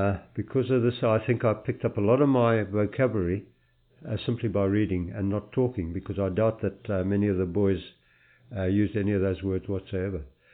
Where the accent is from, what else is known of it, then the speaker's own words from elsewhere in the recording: Port Elizabeth, Eastern Cape, South Africa; born there; also born or lived in Zimbabwe / Pretoria, South Africa; I was born in Port Elizabeth in the Eastern Cape in South Africa, but that has no bearing on anything whatsoever because I was very quickly flown off to Rhodesia, then Rhodesia.